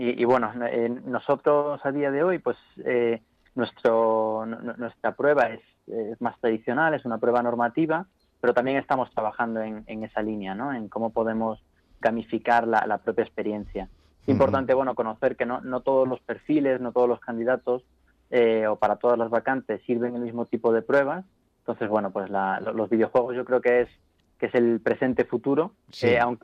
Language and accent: Spanish; Granada, Andalusia, Spain; now in Madrid, Spain; yo vengo de Granada, es decir, yo soy de Granada, aunque ya llevo aquí 8 años en Madrid.